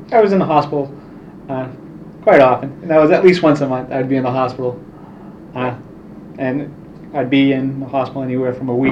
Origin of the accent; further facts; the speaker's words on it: Lawrence, Massachusetts, United States; born there; Lawrence, Mass. And basically